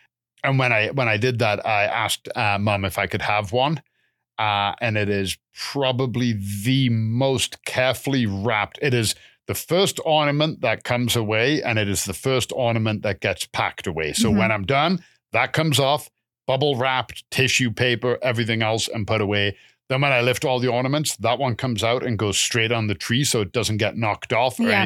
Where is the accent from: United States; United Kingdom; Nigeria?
United Kingdom; England; because he knew I was from England